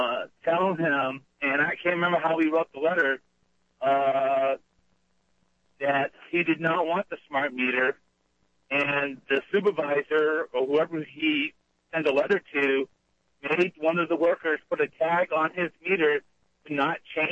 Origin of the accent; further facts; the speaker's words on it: United States; You're letting them all also know that I am not a U.S. citizen. I am from the United States of America.